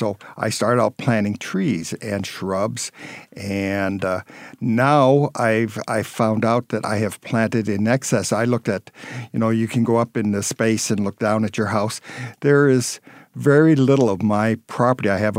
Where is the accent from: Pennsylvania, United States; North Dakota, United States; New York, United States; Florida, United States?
North Dakota, United States; now in Bismarck, United States; I'm originally from North Dakota, so when I told my family I was moving to Bismarck, they said, oh, good, you're moving back to North Dakota. And I said, no, this is Bismarck, Illinois.